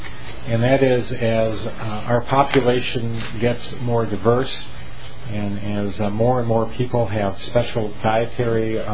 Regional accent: St. Louis Park, Minnesota, United States; As, I learned growing up in St. Louis Park, which when I went to school was one-third Jewish, one-third Catholic, and one-third Protestant.

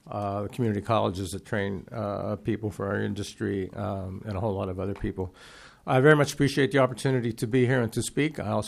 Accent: Washington, District of Columbia, United States; I'm from Washington, D.C.

